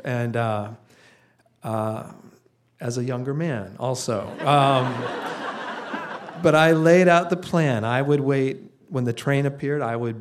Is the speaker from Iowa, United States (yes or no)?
no; Denver, Colorado, United States; I grew up in Denver, and a lot of my adventures began from there.